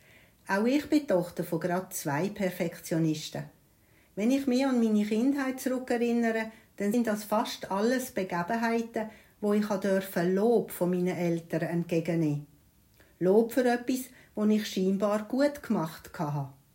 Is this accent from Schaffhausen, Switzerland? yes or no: no; Däniken, Solothurn, Switzerland; ich komme aus Däniken